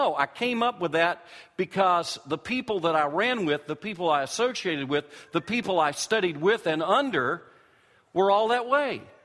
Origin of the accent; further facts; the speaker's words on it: the South, United States; Being a Southerner, I always hid my true feelings from people.